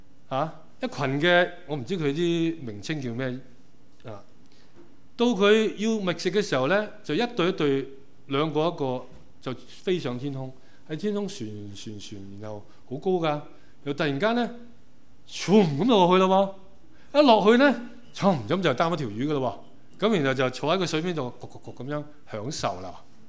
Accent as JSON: {"language": "Cantonese", "country": "Hong Kong", "said": "我們香港人度度都去過這樣、很多香港人自誇"}